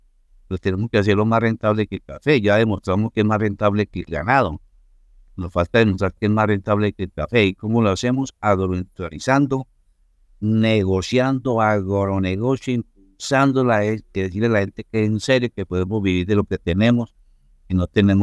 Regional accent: Colombia; Pero nosotros tenemos como colombianos el talento para saber salir mucho más rápido.

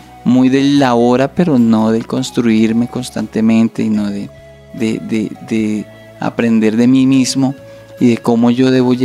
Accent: La Plata, Huila, Colombia; Yo vengo del municipio de La Plata, en el Huila

